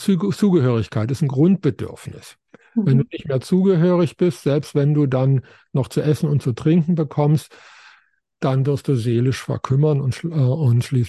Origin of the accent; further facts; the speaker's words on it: Heilbronn, Baden-Württemberg, Germany; in meiner Stadt, wo ich aufgewachsen bin, in Heilbronn, gibt es ein Kino, das heißt Universum.